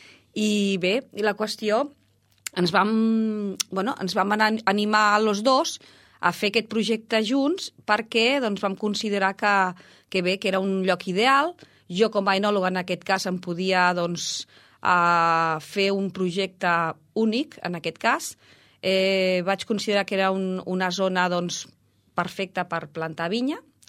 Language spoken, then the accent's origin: Catalan; Valls, Catalonia, Spain; Bé, jo soc de Valls, Tarragona.